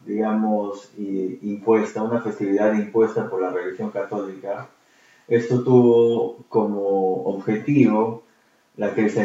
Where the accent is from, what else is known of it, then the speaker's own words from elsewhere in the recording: Peru; Por eso somos una cultura peruana que come mucho arroz